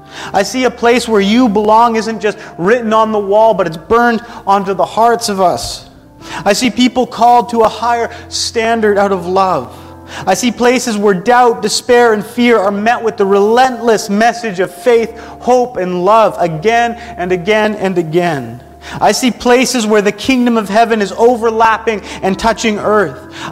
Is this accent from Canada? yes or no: yes; Canada; which is very on brand for being Canadian, I know.